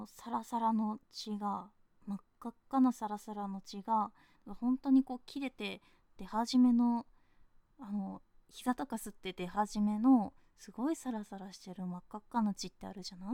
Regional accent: Osaka, Japan; 出身地は大阪です。

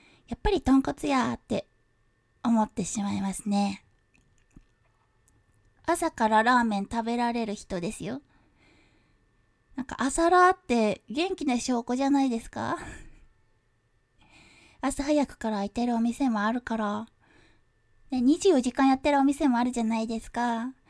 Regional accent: Kyushu, Japan; 出身地は九州なんですけど、

